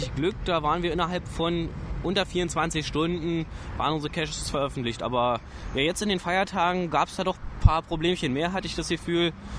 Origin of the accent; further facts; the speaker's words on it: Jerichow, Saxony-Anhalt, Germany; Und ich habe ein bisschen was aus meiner Heimat mitgebracht, den Jerichoer Klosterklaus.